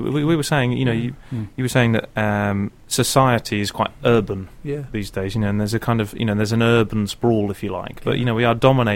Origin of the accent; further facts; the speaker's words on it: South West England, United Kingdom; I grew up in Devon, I know Dartmoor fairly well